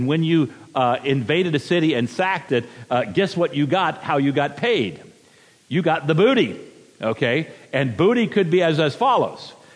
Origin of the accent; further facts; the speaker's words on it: Virginia, United States; I knew that peanuts were not nuts. I'm from Virginia, after all. This much I knew.